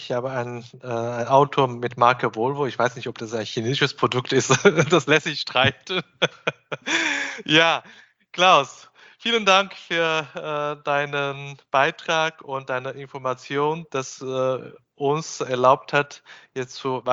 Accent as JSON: {"language": "German", "region": "Shanghai", "country": "China", "said": "Ich komme selber aus Shanghai"}